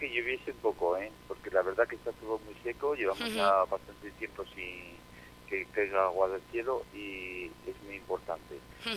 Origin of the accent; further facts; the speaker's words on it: Funes, Navarre, Spain; las jotas llegan a los que somos de Funes, pues nos llegan muchísimo al corazón